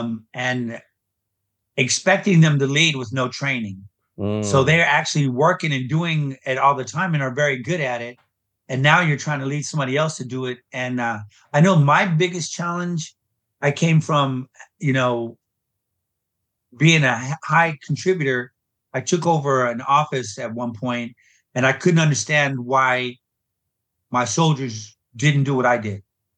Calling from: Tomball, Texas, United States; So I'm here in the Tomball area right outside of Houston.

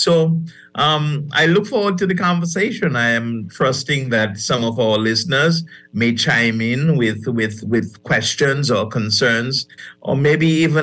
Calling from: Grenada; And I'm beaming from Grenada.

